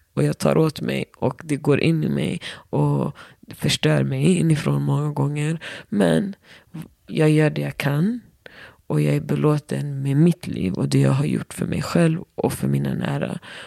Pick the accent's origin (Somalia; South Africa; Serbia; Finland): Somalia; jag har inte växt upp i mitt hemland. Men min pappa kämpade med att lära mig mitt språk. Jag kan skriva och läsa och det är mer än vad många i min ålder kan.